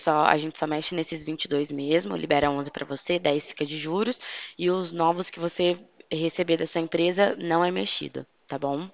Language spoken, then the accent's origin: Portuguese; Pirassununga, São Paulo, Brazil; Mas eu trabalho aqui em Pirassununga. Eu sou daqui